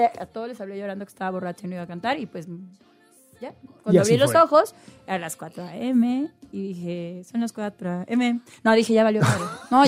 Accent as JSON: {"language": "Spanish", "region": "Jalisco", "country": "Mexico", "said": "no sé si es porque soy de Jalisco"}